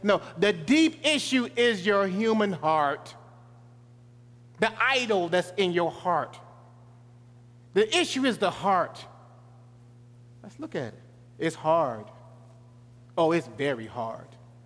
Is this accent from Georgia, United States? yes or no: yes; Georgia, United States; And as a boy growing up in Georgia, we used to have a little garden.